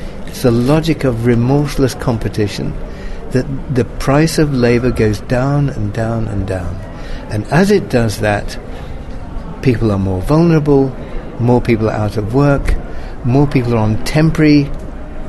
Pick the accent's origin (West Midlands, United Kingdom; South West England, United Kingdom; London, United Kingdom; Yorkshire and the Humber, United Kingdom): West Midlands, United Kingdom; Nuneaton; we went to my hometown, which is a little town in the Midlands of England called Nuneaton.